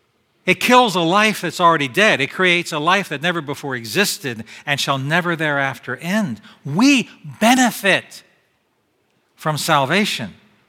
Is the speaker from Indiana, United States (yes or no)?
no; Annapolis, Maryland, United States; This is Horn Point, down a few blocks from where I grew up in Eastport.